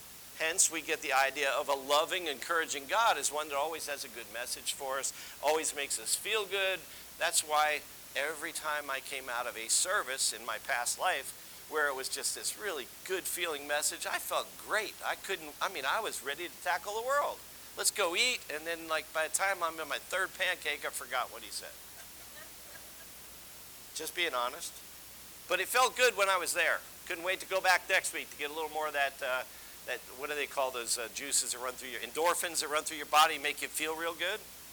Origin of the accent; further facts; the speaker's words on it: United States; Well, we grew up in America, and we're completely different than the Middle Eastern mentality.